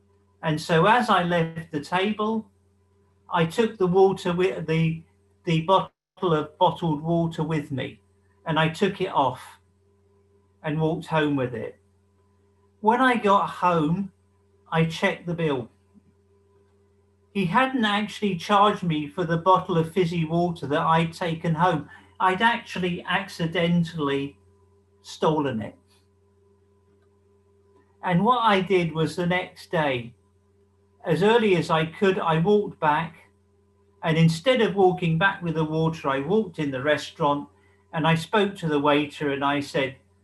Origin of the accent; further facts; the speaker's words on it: Kilburn, London, United Kingdom; I was brought up in County Kilburn, when it was 90% Irish Catholic. And even though I was a bad Jewish boy, I was educated in an Irish Catholic school.